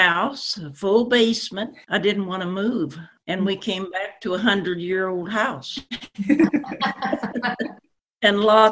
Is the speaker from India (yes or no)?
no; Tell City, Indiana, United States; I grew up in the house I'm living in right now. I was born in the upstairs 90 years ago. And let's see, Tell City.